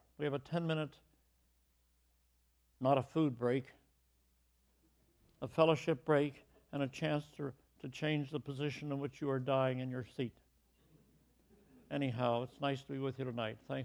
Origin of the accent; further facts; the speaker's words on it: Pittsburgh, Pennsylvania, United States; I was raised near Pittsburgh. Our farm was outside the city. I was actually born in Pittsburgh, but our little farm was outside the city.